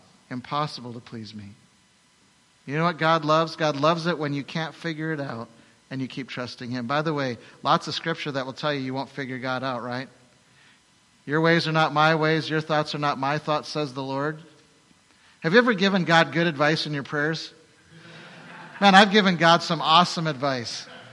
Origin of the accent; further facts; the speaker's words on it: Minnesota, United States; I'm from Minnesota. My wife's from Wisconsin. I'm a Minnesota Viking fan.